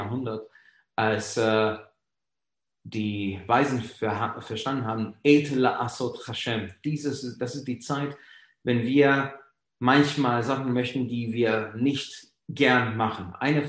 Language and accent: German; Budapest, Hungary; German is a second language; now in Germany; Noch dazu, ich bin ein gebürtiger Ungarer. Ich komme ursprünglich aus Budapest. Seit 18 Jahren wohne ich in Deutschland.